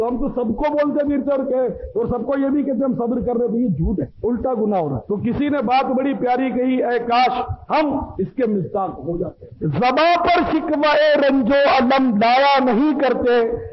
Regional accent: Karachi, Sindh, Pakistan; born there; ہم لوگ ہندوستان سے آئے ہیں ہجرت کر کے, ہمارے ماں باپ ہم لوگ کو, میں تو یہیں پیدا ہوا کراچی میں

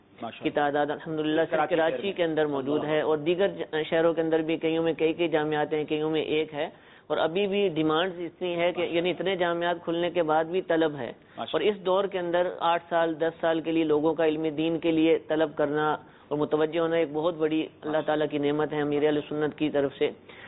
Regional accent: Wah Cantonment, Punjab, Pakistan; اور میرا تعلق واہ کینٹ سے ہے، واہ Kent model city for education Pakistan میں کہا جاتا ہے

